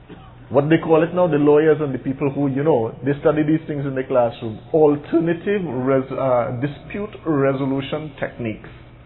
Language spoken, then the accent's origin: English; Trinidad & Tobago; And I live here, and the moment I step out of the masjid, and I'm from Trinidad